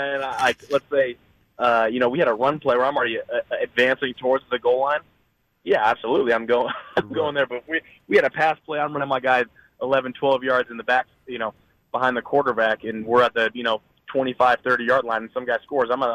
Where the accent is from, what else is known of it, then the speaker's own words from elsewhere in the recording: California, United States; No. I grew up in the Bay Area, so I'm a Giants fan, so.